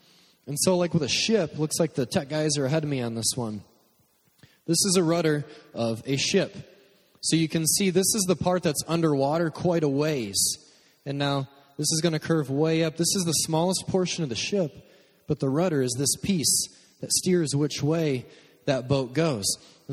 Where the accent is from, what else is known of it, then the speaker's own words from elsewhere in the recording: Michigan, United States; We're from Michigan. It's kind of a thing that they do here, but it doesn't make it all right.